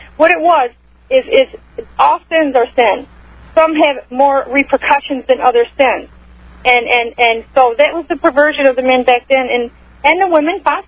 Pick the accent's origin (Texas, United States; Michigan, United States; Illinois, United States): Michigan, United States; I was born and raised in Michigan, and so I outside of Detroit.